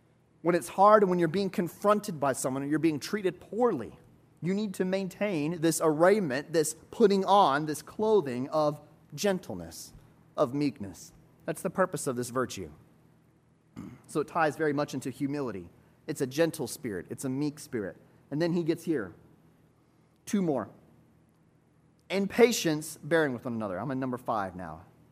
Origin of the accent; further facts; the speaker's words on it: United States; I'm an American in that regard, and we've built that kind of culture in a lot of ways.